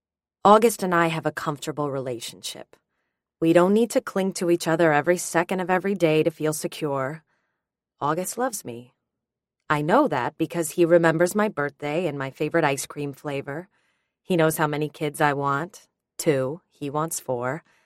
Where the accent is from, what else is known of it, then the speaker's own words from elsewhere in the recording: Bensonhurst, New York, United States; I may be a Midtown girl now, but I was born and raised in Bensonhurst. Born and raised in Bensonhurst.